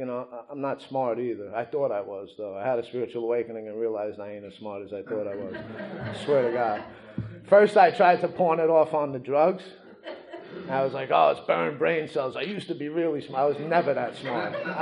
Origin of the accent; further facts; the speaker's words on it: Queens, New York, United States; I'm from Queens